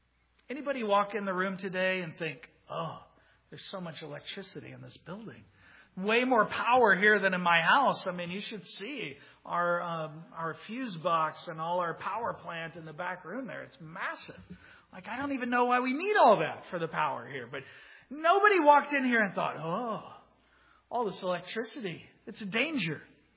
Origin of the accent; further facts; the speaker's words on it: Georgia, United States; I grew up in South Georgia where we have thunderstorms and lightning strikes, very common.